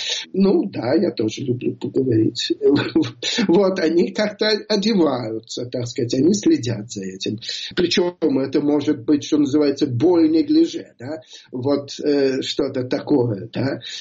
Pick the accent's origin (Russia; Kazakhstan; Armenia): Russia; узнав, что мы из России